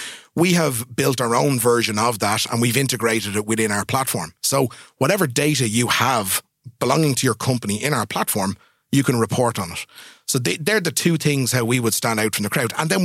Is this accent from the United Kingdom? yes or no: no; Ireland; as Irish people, we celebrate St. Patrick's Day. We get the 17th of March off.